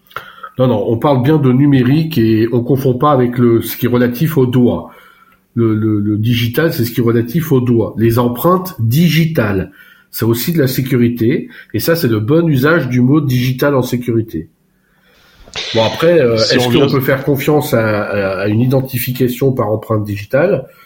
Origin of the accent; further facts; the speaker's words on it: France; franchement, nous, en tant que Français.